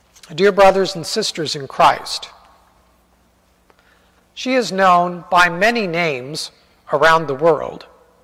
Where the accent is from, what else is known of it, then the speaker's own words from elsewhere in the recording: San Jose, California, United States; The main river in my hometown, San Jose, California, is named after her.